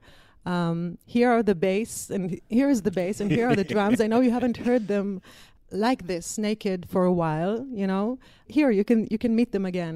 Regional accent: Israel; English is a second language; I came from Israel.

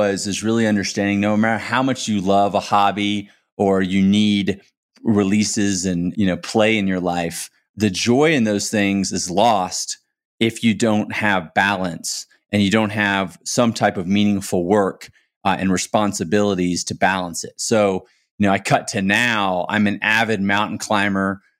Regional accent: Texas, United States; You know, I grew up in Texas, and you know, I think anyone who grows up in Texas that leaves, and especially maybe ends up living in LA or New York City or San Francisco

